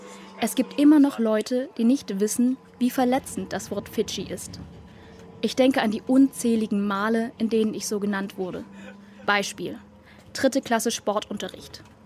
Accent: Dresden, Saxony, Germany; Dresdnerin. Meine Mutter kam Ende der 80er aus Vietnam in die DDR als Gastarbeiterin. Mitte der 90er kam ich auf die Welt. 18 Jahre lang bin ich in Dresden aufgewachsen.

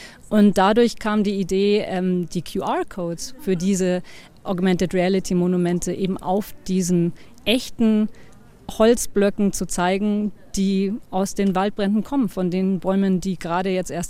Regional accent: Munich, Bavaria, Germany; Ich bin aus München.

